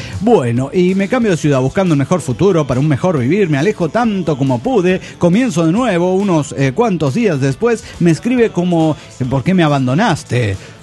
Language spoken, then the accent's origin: Spanish; Nopaltepec, State of Mexico, Mexico; moved away; usted es hijo del Nopaltepec, sí. Que es donde él ha nacido, de donde soy originario.